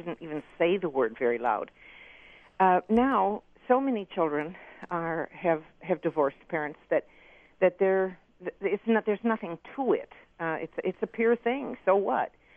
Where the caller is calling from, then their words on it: Michigan, United States; I'm calling from Dwajek, Michigan.